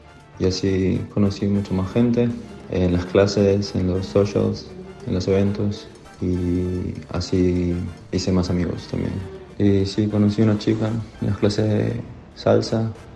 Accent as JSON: {"language": "Spanish", "region": "Lima", "country": "Peru", "said": "soy de Lima, Perú."}